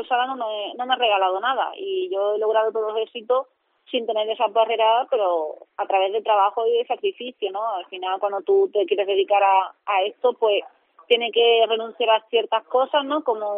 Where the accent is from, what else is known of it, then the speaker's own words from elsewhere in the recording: Cadiz, Andalusia, Spain; yo como ciudadana gaditana me tienen ahí para lo que quiera